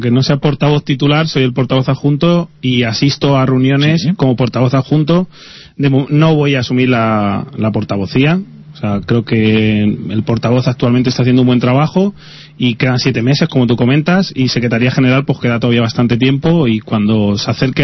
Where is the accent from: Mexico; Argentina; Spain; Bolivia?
Spain; Pinto, Community of Madrid; soy nacido, he vivido en Pinto y tengo mucho aprecio a este municipio.